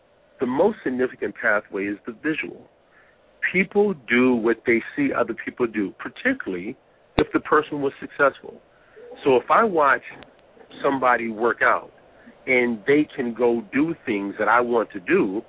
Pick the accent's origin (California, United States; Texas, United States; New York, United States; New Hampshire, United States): California, United States; But I'm also from California.